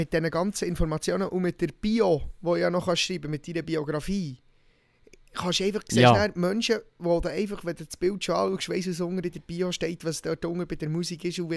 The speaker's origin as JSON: {"language": "German", "country": "Switzerland", "said": "Das ist mir wichtig als Schweizer, dass das dort steht."}